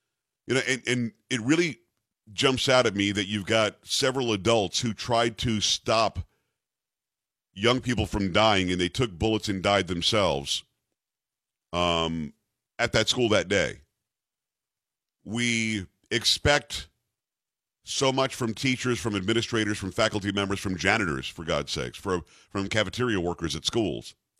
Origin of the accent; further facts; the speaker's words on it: Florida, United States; I grew up in South Florida. I'm very familiar with Coral Springs and the Parkland area